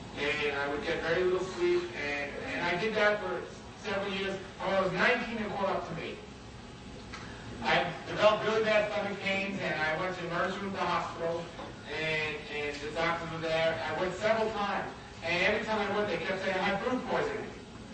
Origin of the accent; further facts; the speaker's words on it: Brooklyn, New York, United States; I grew up in Brooklyn, New York, if you couldn't guess that already.